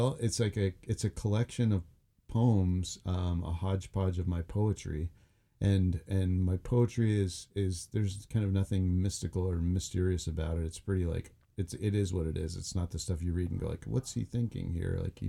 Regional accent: Bethel, Alaska, United States; rural Alaska that I had plenty of my friends growing up in Bethel.

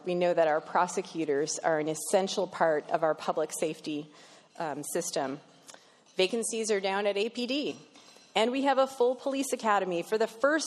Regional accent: Palmer, Alaska, United States; My family first moved to Anchorage in the 70s, but I grew up in Palmer, and as a kid, Anchorage felt like the big, exciting city

